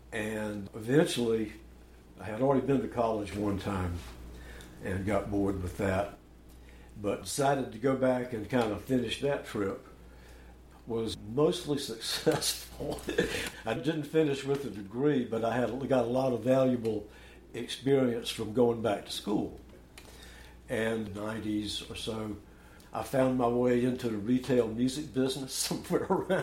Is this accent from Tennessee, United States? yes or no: no; Savannah, Georgia, United States; My family's not from here, but I grew up in Savannah.